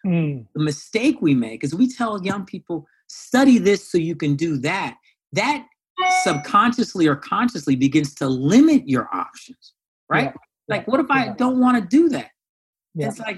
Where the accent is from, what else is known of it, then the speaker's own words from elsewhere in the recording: California, United States; also born or lived in Iowa; And so I was born in Iowa because my parents went back to Iowa for their medical residency, leaving Howard after Howard. And I was born there. Eventually, my parents split up, moved out to California, the Bay Area, and then Sacramento, et cetera.